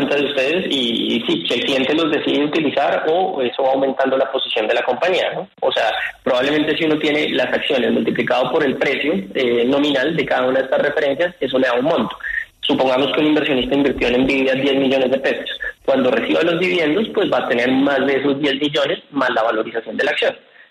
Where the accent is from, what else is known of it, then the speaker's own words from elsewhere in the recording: Colombia; probablemente como colombianos, a decir: tenemos acciones de Ecopetrol en Colombia